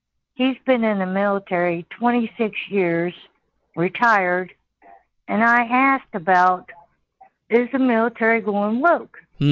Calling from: Kentucky, United States; from Kentucky.

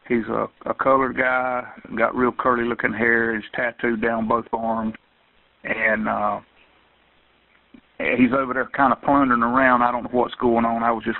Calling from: Douglas, Georgia, United States; I'm calling from Douglas, Georgia.

